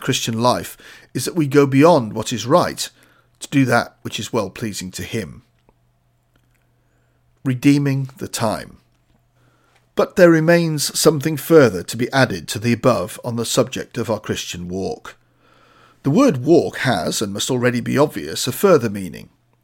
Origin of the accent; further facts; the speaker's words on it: Fujian, China; English is a second language; My hometown in Fujian province is famous for its oranges.